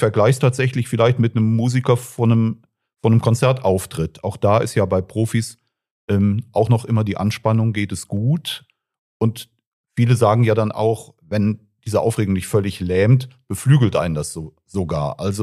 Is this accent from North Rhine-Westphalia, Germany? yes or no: yes; Cologne, North Rhine-Westphalia, Germany; als Kölner